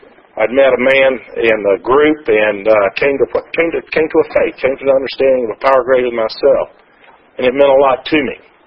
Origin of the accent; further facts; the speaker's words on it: Atlanta, Georgia, United States; Now, I talk funny. I'm from Atlanta. And if y'all aren't from Atlanta, I may sound a little bit funny.